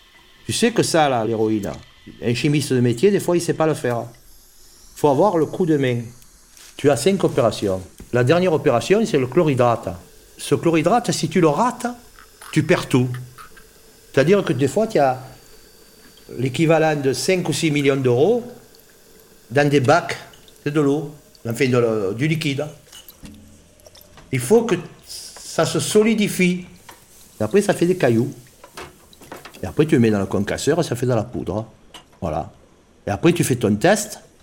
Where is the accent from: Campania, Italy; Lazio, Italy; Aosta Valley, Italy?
Campania, Italy; Naples; Le plus facile pour nous, c'était Naples, parce que Naples, nous étions chez nous à Naples.